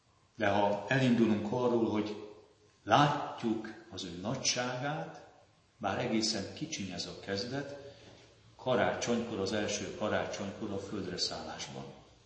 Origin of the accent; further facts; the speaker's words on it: Mátra, Hungary; Különösképpen is szeretem a Mátrát, hiszen ott nőttem fel.